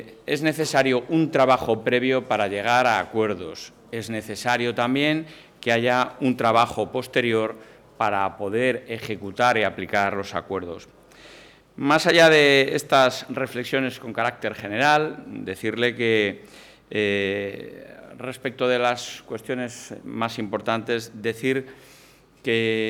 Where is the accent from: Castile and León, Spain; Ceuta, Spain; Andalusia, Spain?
Castile and León, Spain; por todos estos ataques continuos hacia mi tierra, hacia Castilla y León